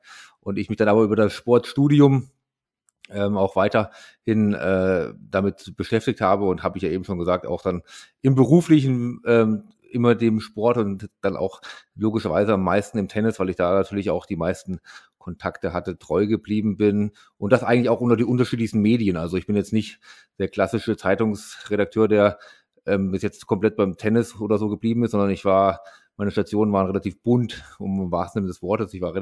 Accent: Eitra, Hesse, Germany; Ich komme aus der Gegend, genau aus der Mitte von Deutschland. Das ist in der Nähe von Melsungen. Das ist ja vielleicht ein bisschen bekannt ist in den ein oder anderen Zuhörer als Handballhochburg. Und da gab es mal so ein ganz kleines Dörfchen, Eitra heißt das.

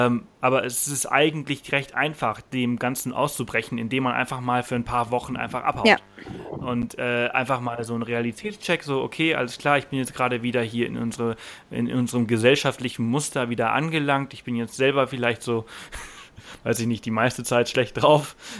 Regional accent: Germany; Und wir, also ihr als Schweizer und wir als Deutsche, die sehr, sehr viel, wenn nicht sogar alles haben, wir geben immer ganz wenig.

